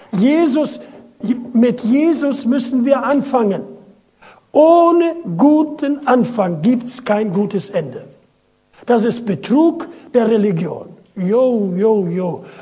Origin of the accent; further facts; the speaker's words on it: Lower Saxony, Germany; ich weiß, bei uns in Ostfriesland